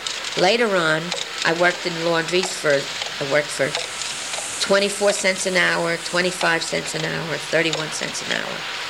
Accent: Connecticut, United States; During our times growing up in Connecticut, he worked as a machinist and a tool and die maker.

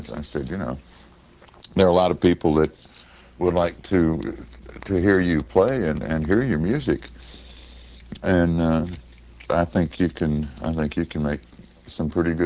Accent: Washington, District of Columbia, United States; I'm from Washington, I've been looking for you for a long time.

